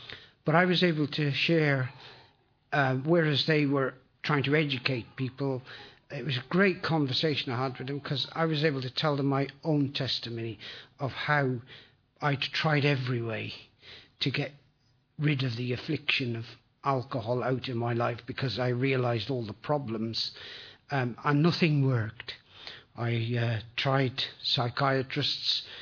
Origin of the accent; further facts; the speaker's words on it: Leinster, Ireland; Although I speak fluent Welsh now. Well, not fluent, but very good Welsh, really. I'm from Ireland, actually, from a place called County Kildare.